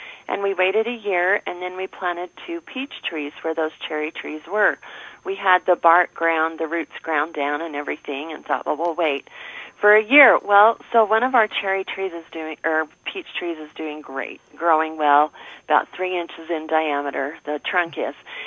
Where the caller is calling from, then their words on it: Sandy, United States; Hi, I'm calling from Sandy, and I have peach tree questions.